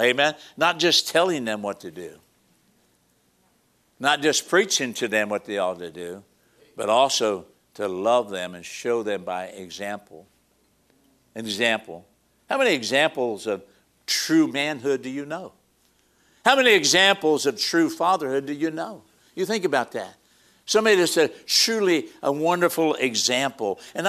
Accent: Missouri, United States; And I had a great opportunity growing up, and I grew up in Missouri.

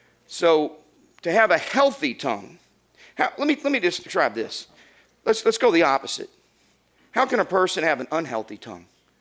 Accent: Arkansas, United States; also born or lived in Florida; I'm from Arkansas, we have our way of talking just like Texans do. And living in Florida, I picked up on a lot of their vernacular.

